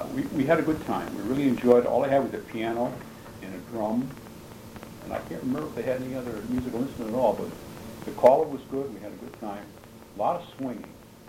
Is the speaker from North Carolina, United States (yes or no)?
no; Deep River, Connecticut, United States; also born or lived in Hartford; I was born in Hartford, but I was brought up in Deep River.